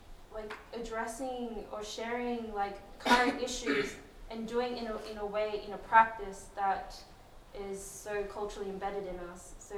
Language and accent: English; Griffith, New South Wales, Australia; growing up in Australia, I've met so many, you know, young people in the Samoan community where I grew up in Griffith, New South Wales